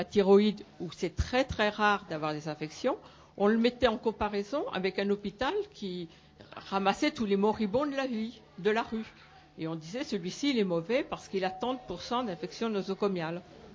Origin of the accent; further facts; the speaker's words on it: Cosne-sur-Loire, Bourgogne-Franche-Comté, France; Oh, je suis de Cône aussi.